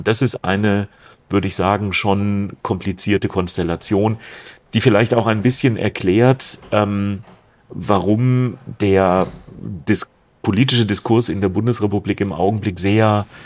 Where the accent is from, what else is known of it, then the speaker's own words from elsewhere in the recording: Baden-Württemberg, Germany; Ich komme aus Baden-Württemberg